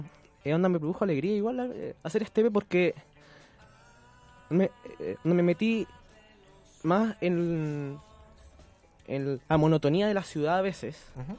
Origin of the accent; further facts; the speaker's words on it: Los Andes, Valparaíso, Chile; born there; now in Santiago, Chile; Exacto, yo nací en los Andes.